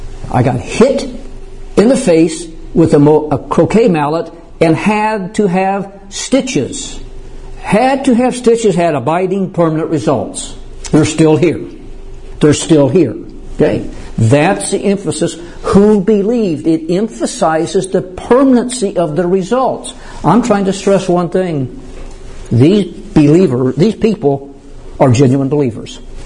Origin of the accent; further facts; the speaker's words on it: United States; I'm an American. I'm born in the land of the free and the land of the brave.